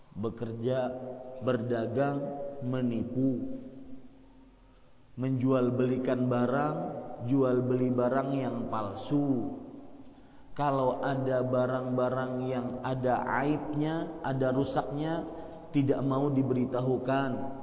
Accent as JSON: {"language": "Indonesian", "town": "Banjarmasin", "region": "South Kalimantan", "country": "Indonesia", "tie": "born or raised there", "also_born_or_lived": "Saudi Arabia", "said": "Dan asli saya orang Kalimantan Selatan, Banjarmasin. Dan saya baru-baru menetap di Indonesia, baru 5 bulanan ini. Lama tinggal di Arab Saudi."}